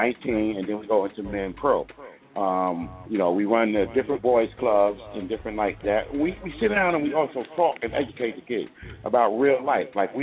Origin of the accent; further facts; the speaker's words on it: New York, United States; But I live here. I can watch those games. I've been to every game. I'm from New York.